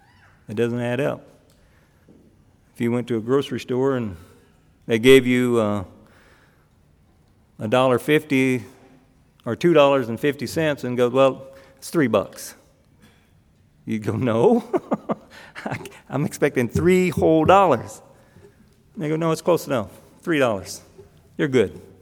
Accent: Arkansas, United States; a friend who I grew up with back in Arkansas

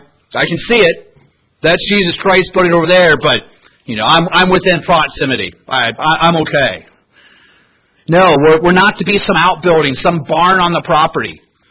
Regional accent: Cincinnati, Ohio, United States; And growing up in Cincinnati, they have this one theme park there that's very well known.

